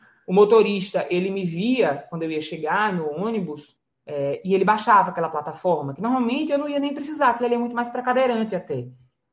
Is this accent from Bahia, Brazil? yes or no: no; Natal, Rio Grande do Norte, Brazil; Eu sou de Natal, Rio Grande do Norte